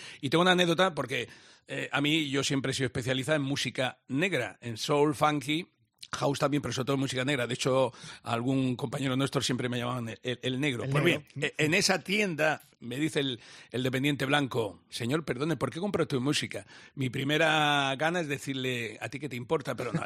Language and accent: Spanish; Cartagena, Region of Murcia, Spain; yo soy de Cartagena de Murcia